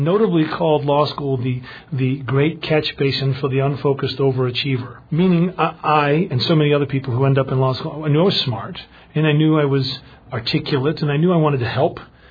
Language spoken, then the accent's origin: English; Sandston, Virginia, United States; it was a humble part of town. And it, I think to this day, keeps a lot of the characteristics that I loved about it when I was growing up in Sandston in the late 50s, early 60s.